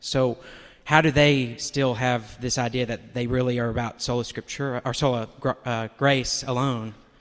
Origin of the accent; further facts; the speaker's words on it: Tuscaloosa, Alabama, United States; I'm from Tuscaloosa, Alabama.